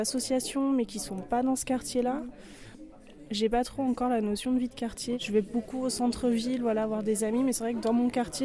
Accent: Chambéry, Auvergne-Rhône-Alpes, France; now in Grenoble, France; Je viens de Chambéry, donc Grenoble pour moi c'était un peu une grande ville.

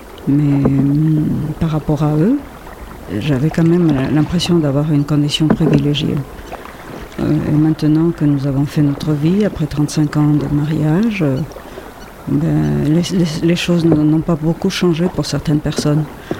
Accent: Ecuador; moved away as an adult; now in France; Moi-même, je suis une exilée. Je viens de l'Équateur. Je suis venue en France il y a 35 ans avec un mari français

